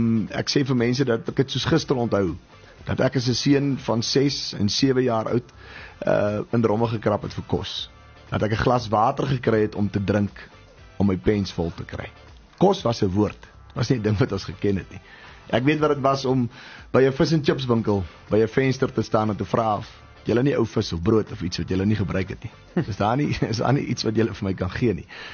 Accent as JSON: {"language": "Afrikaans", "town": "Redelinghuis", "region": "Western Cape", "country": "South Africa", "tie": "born or raised there"}